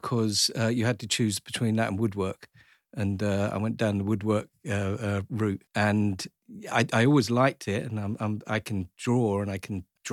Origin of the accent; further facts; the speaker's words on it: King's Lynn, East of England, United Kingdom; I grew up just outside King's Lynn in Norfolk. I'm another hick from the sticks.